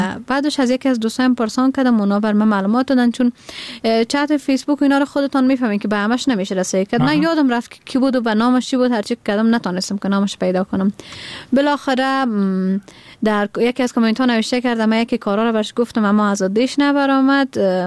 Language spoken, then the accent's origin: Persian; Badakhshan, Afghanistan; born there; من در بدخشان متولد شدیم و زادگاهم بدخشان است.